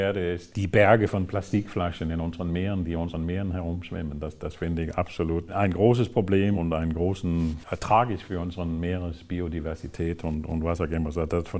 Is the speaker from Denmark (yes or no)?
yes; Denmark; German is a second language; Und wir sehen schon in einigen Ländern, in meiner Heimat Dänemark zum Beispiel